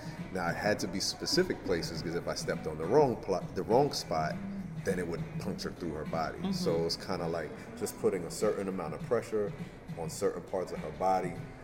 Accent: Jersey City, New Jersey, United States; I'm from Jersey City, New Jersey. I ain't ever come across no bear trap.

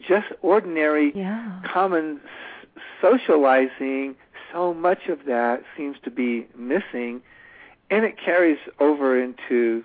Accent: the South, United States; You know, I was raised in the South

